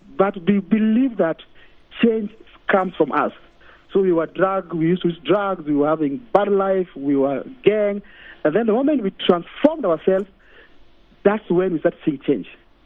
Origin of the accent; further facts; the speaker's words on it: Nairobi, Kenya; So for example, as a kid growing up in Kibera, we used to have iron sheet houses.